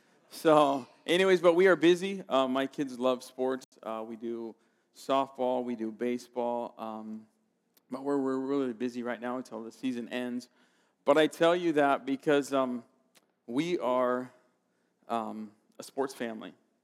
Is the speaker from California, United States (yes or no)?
yes; Palm Springs, California, United States; so when I was growing up in Palm Springs, there was somebody I idolized because I was watching sports.